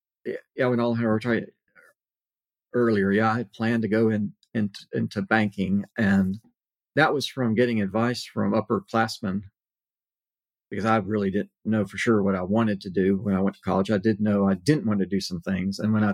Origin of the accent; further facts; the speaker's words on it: Corpus Christi, Texas, United States; I mean, I was in South Texas, Corpus Christi, which is not that large a city, and very, you know, it was very quiet. It's like three blocks from saltwater.